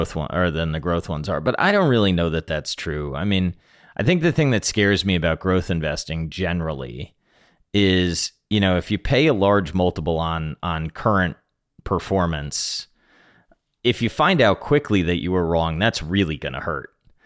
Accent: Florida, United States; or I grew up in Florida, right? Like beachfront real estate.

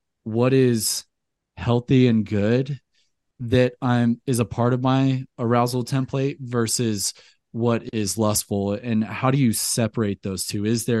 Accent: Atlanta, Georgia, United States; I grew up in West Atlanta and listened to … all these kind of Southern rappers

